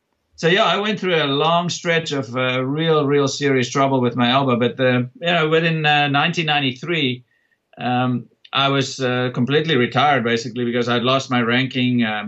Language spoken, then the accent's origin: English; South Africa; now in United States; It was difficult to be in America as a South African, and then it was difficult sometimes to even go back to South Africa after I became a South African citizen.